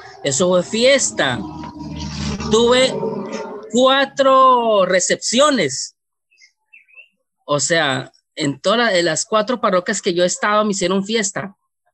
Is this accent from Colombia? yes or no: yes; Natagaima, Tolima, Colombia; Eso queda cerca de mi pueblo, cerca de Natagaima.